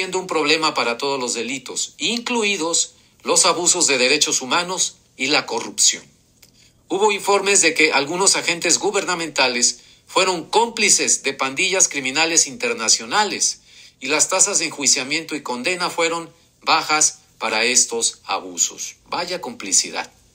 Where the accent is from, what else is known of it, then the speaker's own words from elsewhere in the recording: Mexico; tener plena conciencia como mexicanos de la situación de violencia y de deterioro de los derechos humanos que vivimos en el país